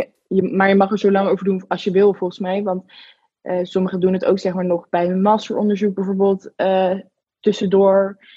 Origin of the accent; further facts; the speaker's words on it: Gouda, South Holland, Netherlands; now in Rotterdam, Netherlands; Ik bel uit Gouda en nou, daar ben ik ook opgegroeid, ben ik geboren. En sinds ja, dit jaar studeer ik in Rotterdam en ik ben daar best wel vaak ook. Ik woon daar soort in het appartement van mijn opa soms.